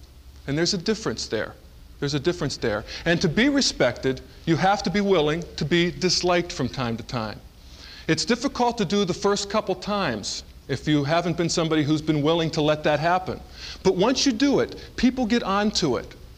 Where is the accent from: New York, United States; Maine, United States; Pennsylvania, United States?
Pennsylvania, United States; Edinboro; I mean, don't they know I'm … from Edinburgh, Pennsylvania?